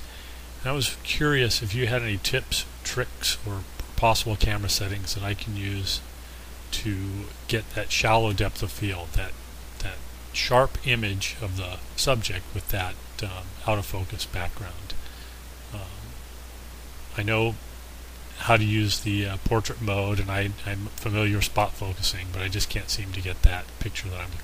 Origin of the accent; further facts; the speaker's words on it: Downey, California, United States; I'm from Downey, California.